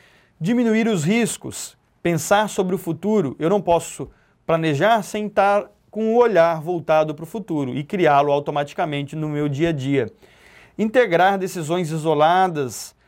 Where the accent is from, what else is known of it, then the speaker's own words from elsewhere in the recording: Florianópolis, Santa Catarina, Brazil; eu sou manezinho, sou de Floripa